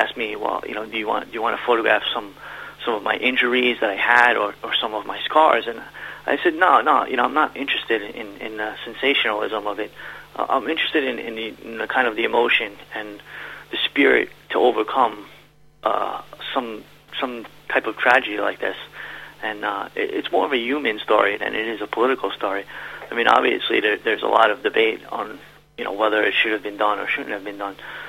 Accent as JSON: {"language": "English", "country": "United States", "tie": "born or raised there", "said": "Me growing up in the United States, I probably grew up in a culture that was more similar to a European culture rather than Japanese culture"}